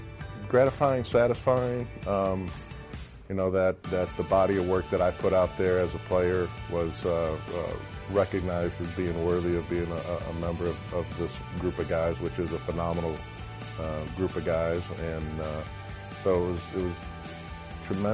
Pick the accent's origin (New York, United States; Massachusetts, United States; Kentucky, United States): New York, United States; Buffalo; now in New Orleans, United States; But yeah, growing up in Buffalo, New York, Louisiana, let alone New Orleans, was like worlds apart from Buffalo.